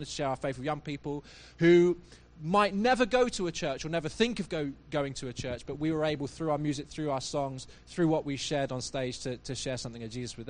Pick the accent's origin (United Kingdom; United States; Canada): United Kingdom; Malvern, West Midlands; We piloted that in my hometown of Malvern through my local church, who just had one young person and no youth ministry at the time.